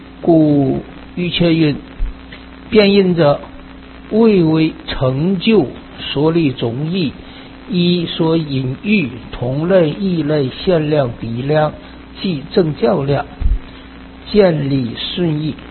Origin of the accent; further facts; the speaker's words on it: China; 那假如我们中国人呢，就是笼统啊，又是声音又是了音